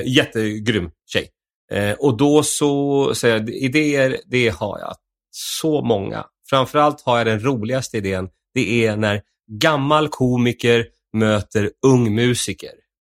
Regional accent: Helsinki, Uusimaa, Finland; Vi ska åka och köra lite i Helsingfors. Och där jag är uppvuxen.

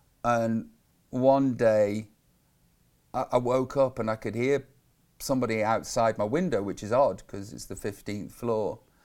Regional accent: Stoke-on-Trent, West Midlands, United Kingdom; I'm just from Tunstall in Stoke-on-Trent, fannying about.

